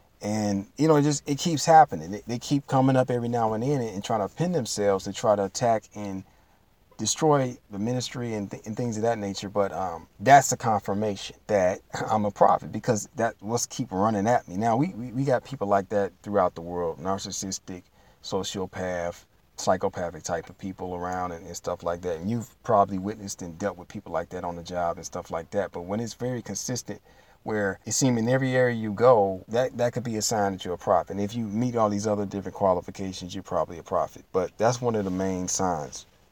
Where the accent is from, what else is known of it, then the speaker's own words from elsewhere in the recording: Detroit, Michigan, United States; My hometown, Detroit, no respect. I was born and raised in Detroit, no love.